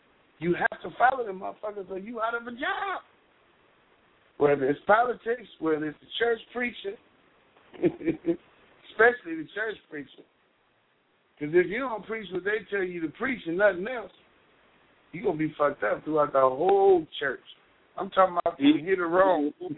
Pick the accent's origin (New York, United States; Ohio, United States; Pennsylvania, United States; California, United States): Ohio, United States; Cleveland; We're here from Cleveland, Ohio.